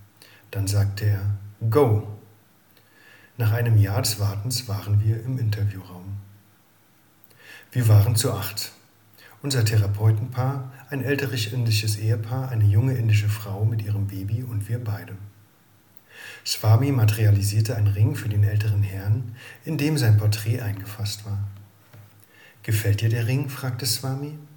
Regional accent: Germany; ich bin als Katholikin in Deutschland aufgewachsen, als Tochter des Küsters und war von Kindheit an tief in die Rhythmen des Glaubens eingebunden.

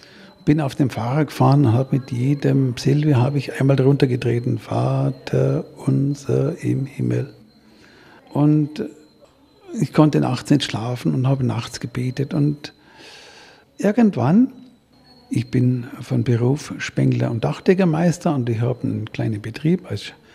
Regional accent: Bavaria, Germany; Ich komme aus Bayern und ihr wisst ja, in Bayern, da gehen die Uhren etwas anders.

